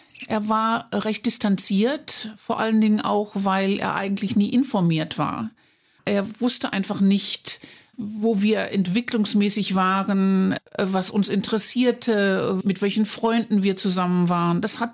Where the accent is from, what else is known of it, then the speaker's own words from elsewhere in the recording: Cologne, North Rhine-Westphalia, Germany; Es ist meine Heimat immer noch. Also ich spüre eine starke Verbindung zu der Stadt